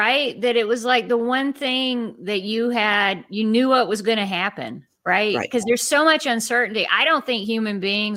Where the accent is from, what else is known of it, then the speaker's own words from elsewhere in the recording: the South, United States; I grew up in the South. We didn't have air conditioning and that building was air conditioned.